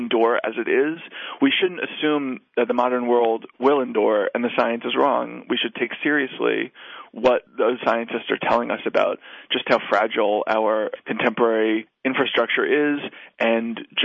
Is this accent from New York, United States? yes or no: yes; New York City, New York, United States; I used to think as a New Yorker, as a lifelong urbanite, that I lived outside of nature